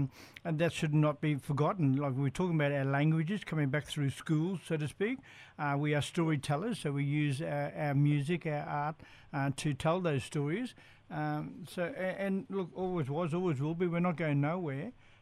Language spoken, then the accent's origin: English; Cloncurry, Queensland, Australia; so just down the road, Clon Curry, so we're connected